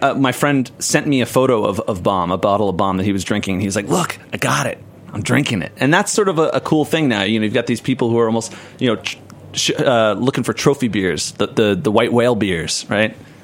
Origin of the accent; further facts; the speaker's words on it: New York, United States; I'm from New York. I live in New York City.